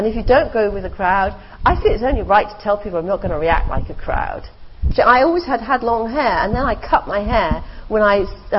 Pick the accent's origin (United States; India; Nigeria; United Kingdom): United Kingdom; England; I am quintessentially English. I was born here. I have very English way of being